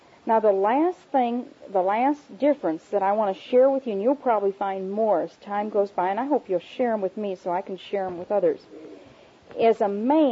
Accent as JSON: {"language": "English", "region": "Tennessee", "country": "United States", "said": "they thought I was a hillbilly because I was from Tennessee."}